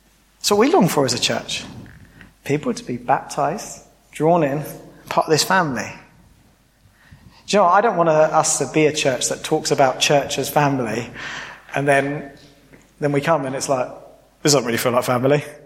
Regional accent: United Kingdom; And as British people, we are rubbish at talking about money, so that's okay.

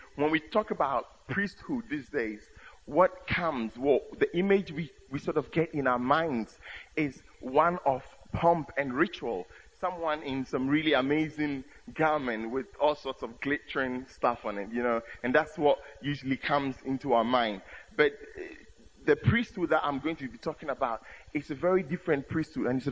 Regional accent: Ghana; first language Akan; English is a second language; And that is in the Akan language. That's my native language.

